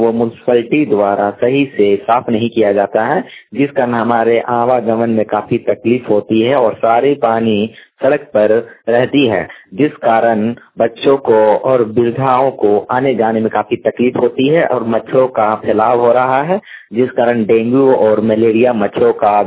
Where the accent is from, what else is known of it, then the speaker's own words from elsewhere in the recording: Ranchi, Jharkhand, India; रांची चुटिया FCI colony का रहने वाला हूँ, रोड नंबर 9।